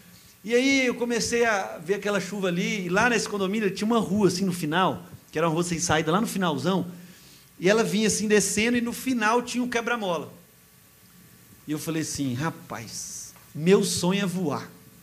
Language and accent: Portuguese; Timóteo, Minas Gerais, Brazil; eu sou lá de Timóteo, para quem não sabe